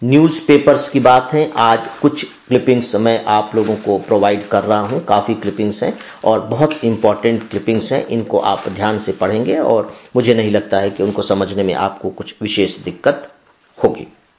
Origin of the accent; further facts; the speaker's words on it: Chandrameda, Chhattisgarh, India; मेरा गाँव चंद्रमेढ़ा जो छत्तीसगढ़ का ही है, अंबिकापुर जिले का ही है, सरगुजा जिले का, जो मेरे अंदर रचा बसा है